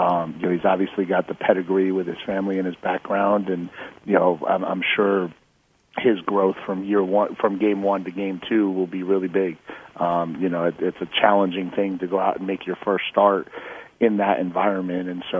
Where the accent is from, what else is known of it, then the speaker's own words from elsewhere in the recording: East Coast, United States; I grew up on the East Coast in a Catholic family, and so I know what Notre Dame was.